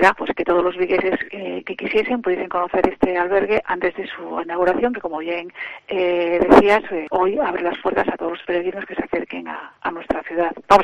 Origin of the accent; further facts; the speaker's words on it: Vigo, Galicia, Spain; un edificio emblemático para todos los que somos de Vigo